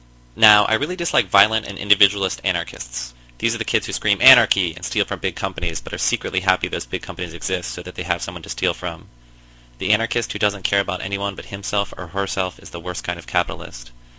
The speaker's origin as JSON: {"language": "English", "town": "Gainesville", "region": "Florida", "country": "United States", "said": "Why would I leave? I'm from Gainesville."}